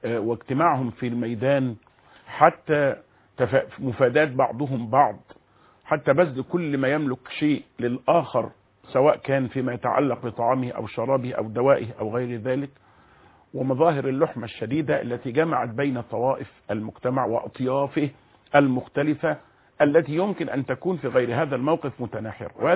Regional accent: Egypt; أننا كمصريين

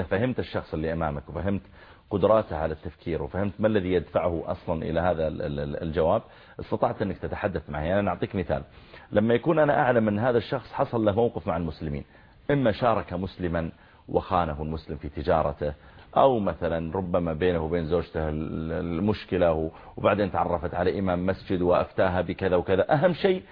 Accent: Saudi Arabia

